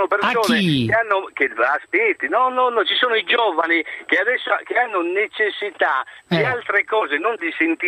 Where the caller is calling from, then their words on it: Sardinia, Italy; io sto parlando da sardo, chiamo dalla Sardegna